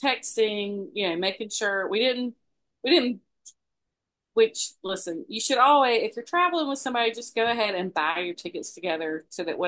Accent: Moultrie, Georgia, United States; Now, Gigi and I were laughing because Gigi's from Mountain Brook and I'm from Moultrie.

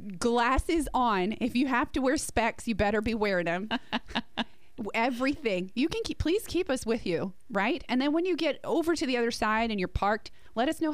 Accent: New Jersey, United States; I'm from Jersey.

